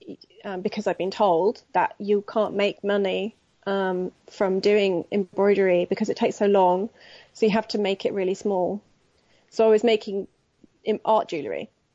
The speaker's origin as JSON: {"language": "English", "country": "United Kingdom", "said": "I guess I'm just being British and going, I don't really know."}